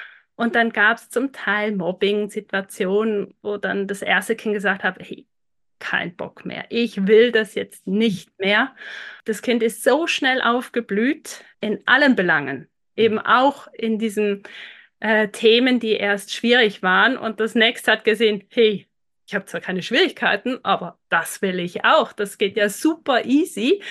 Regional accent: Switzerland; Wir sind aus der Schweiz.

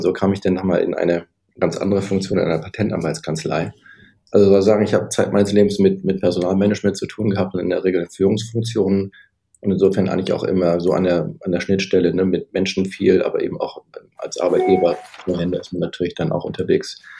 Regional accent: Bremen, Germany; also born or lived in Hamburg; Ich bin mal auch in Bremen groß geworden, als Nordlicht sozusagen, dann zum Studieren nach Hamburg gegangen.

